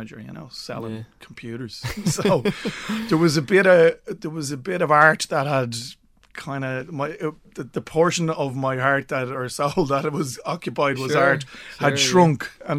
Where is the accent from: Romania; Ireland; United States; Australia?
Ireland; I mean, we're Irish and we're great.